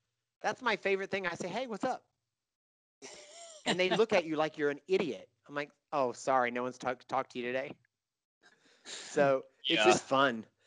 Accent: North Carolina, United States; I'm an Irish German from North Carolina with an accent, you know?

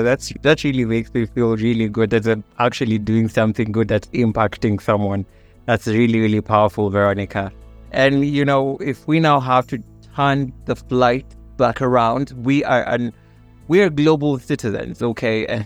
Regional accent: Kenya; if we now have to go to my home country, that is Kenya, I'm not being biased, guys

